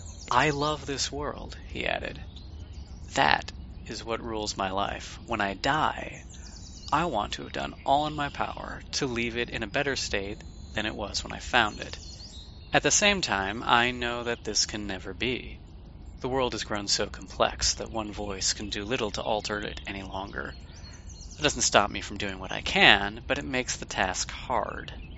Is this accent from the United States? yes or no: yes; Detroit, Michigan, United States; moved away; I'm from Detroit originally. I haven't lived there for over a decade